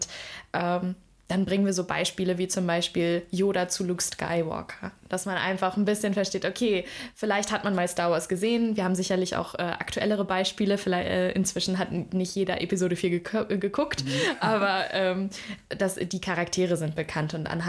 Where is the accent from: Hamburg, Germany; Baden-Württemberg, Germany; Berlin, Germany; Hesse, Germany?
Hamburg, Germany; now in Lübeck, Germany; Ich komme selber aus Hamburg, also bin mit dem Norden sehr vertraut und finde nach wie vor, Lübeck ist eine charmante Stadt. Deswegen 2017 bin ich hergekommen